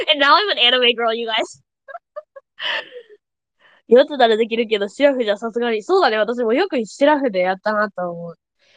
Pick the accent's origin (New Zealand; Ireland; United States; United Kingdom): New Zealand; I'm a New Zealander, so I laugh with you.